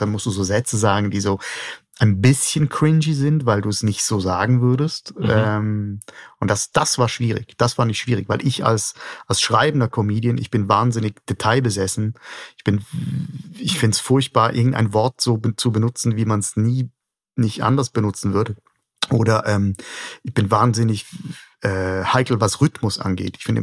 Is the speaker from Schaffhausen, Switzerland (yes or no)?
yes; Schaffhausen, Switzerland; accent: Eastern Swiss German dialect; Ich bin Schaffhauser, ich rede Ostschweizer Dialekt, das ist ein bisschen so das Sächsisch der Schweiz.